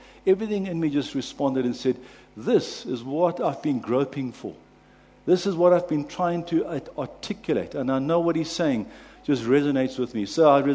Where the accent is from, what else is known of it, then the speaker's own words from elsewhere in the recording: East London, Eastern Cape, South Africa; also born or lived in Durban; But I was born in Durban in a non-Christian home. Then my dad was transferred to East London with work.